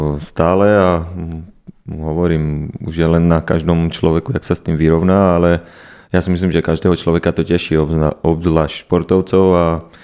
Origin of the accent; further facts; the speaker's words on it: Levoča, Prešov Region, Slovakia; moved away as an adult; now in Trnava, Slovakia; No, už som dlho pred Levoče, ale som hrdý na to, že som sa narodil v Levoči